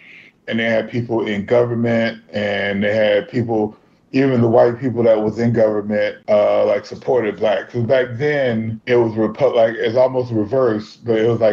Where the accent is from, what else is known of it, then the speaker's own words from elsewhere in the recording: Wilmington, North Carolina, United States; also born or lived in Fayetteville; I was born in Fayetteville, but I mean, I've been in Wilmington, I went to school, I grew up in Wilmington, so I claim Wilmington.